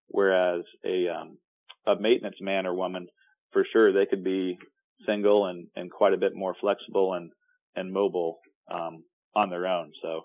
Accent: Florida, United States; I was born and raised in Florida, so sometimes I take for granted some of those huge attractions.

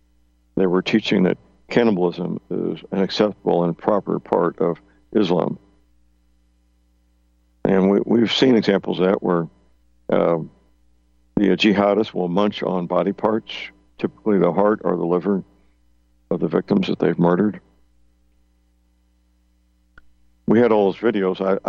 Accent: St. Louis, Missouri, United States; There's a large Muslim community in my hometown, St. Louis.

